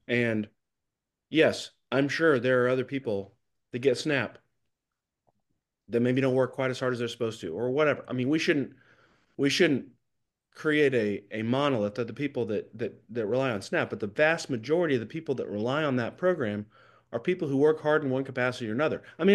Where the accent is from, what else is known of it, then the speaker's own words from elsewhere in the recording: Oklahoma, United States; to me, as an American and as an Oklahoman